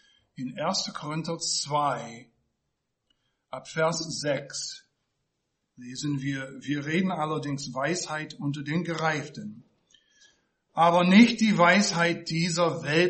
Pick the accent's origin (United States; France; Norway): United States; German is a second language; ich bin Amerikaner. Wer mich nicht kennt, weiß es auch durch meinen Akzent.